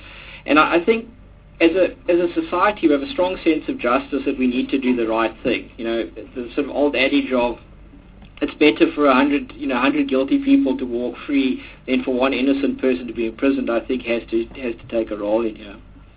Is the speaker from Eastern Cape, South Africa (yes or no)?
yes; Eastern Cape, South Africa; and I grew up largely in the Transkei